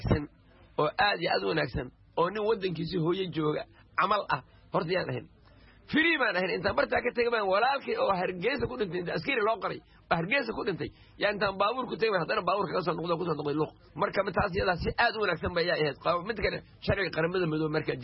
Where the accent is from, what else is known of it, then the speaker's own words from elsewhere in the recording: Luuq, Gedo, Somalia; now in Kenya; waxaan halkeenay luuq meeji keliya ah aan ku barbaaray indhaha kula qaaday luuq baan joogay 91